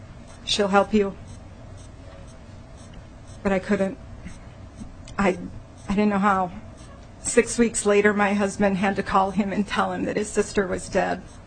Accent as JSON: {"language": "English", "town": "Montevideo", "region": "Minnesota", "country": "United States", "said": "I'm from Montevideo. Anybody know where Montevideo is? About 125 miles west of here. It's an extremely nice, peaceful prairie community with just over 5,000 residents."}